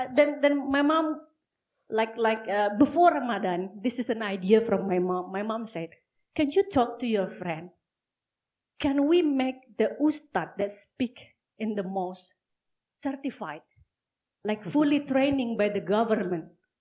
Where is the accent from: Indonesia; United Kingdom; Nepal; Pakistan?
Indonesia; West Sumatra; just 19 hours from that area, it is West Sumatra, well, where people in my hometown lives, democratic lives happily. We have Chinese, we have Indians, we have full tolerance.